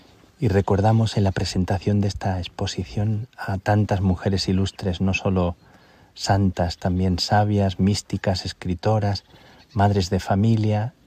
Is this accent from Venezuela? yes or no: no; Spain; estando aquí en España, estando en mi tierra